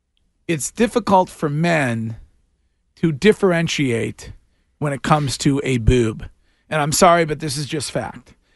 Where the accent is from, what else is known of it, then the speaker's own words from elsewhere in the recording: Stowe, United States; a quick look at some of the heinous crimes that have been walked in or called in to my hometown police department, the Stowe PD.